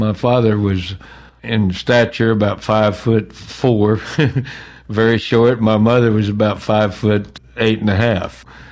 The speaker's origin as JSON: {"language": "English", "town": "Tuskegee", "region": "Oklahoma", "country": "United States", "tie": "born there", "said": "I was born in Tuskegee, Oklahoma, although my birth certificate reads Okemah, Oklahoma, because that's where the courthouse happened to be. But I was born at home in Tuskegee, Oklahoma."}